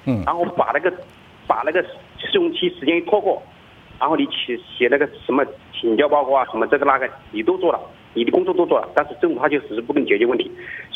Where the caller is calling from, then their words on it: Hubei, China; 这个呢，我是湖北的